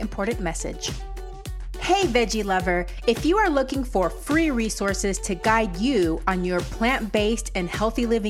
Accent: Panama; Sometimes I'm originally from Panama, and sometimes I feel like it's like that too.

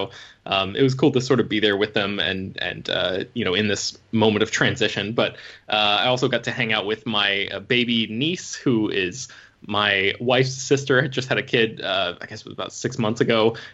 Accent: Florida, United States; but like I said, I grew up in Florida, so I think that sort of comes with the territory.

